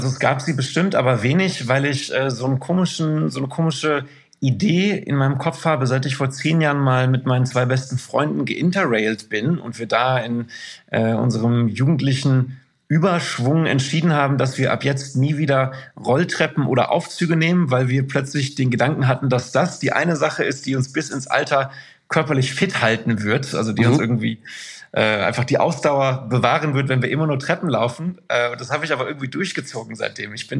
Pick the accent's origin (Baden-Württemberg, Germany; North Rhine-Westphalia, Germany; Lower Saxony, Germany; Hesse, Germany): North Rhine-Westphalia, Germany; Anholt; Hab dann in Duisburg gelebt, irgendwie ein halbes Jahr, dann in Haldern und aber aufgewachsen bin ich in Anholt. Das ist ein Stadtteil von Isselburg